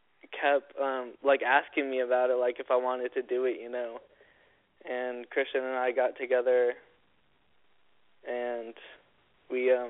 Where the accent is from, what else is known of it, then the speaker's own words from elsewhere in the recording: New York, United States; Well, actually, believe it or not, I was born and raised in New York.